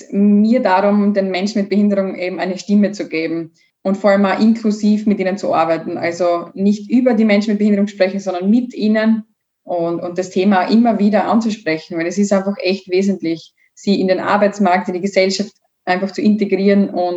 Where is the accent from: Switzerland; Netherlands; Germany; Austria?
Austria; Bad Radkersburg, Styria; Ich komme ja aus Bad Radkersburg, wir haben einen großen Bereich rund um die Gesundheit, um die Kur- und die Reha-Betriebe.